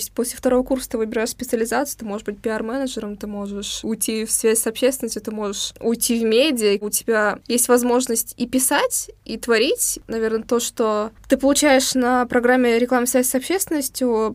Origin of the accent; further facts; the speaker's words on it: Naberezhnye Chelny, Tatarstan, Russia; Я с города Набережной Челны, с Республики Татарстан, как моногород, наверное, считается у нас.